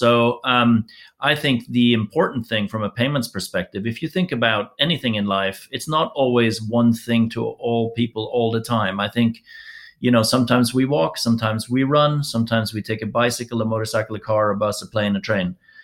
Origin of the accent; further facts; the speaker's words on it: Norway; accent: American; Despite my American accent, I'm actually Norwegian.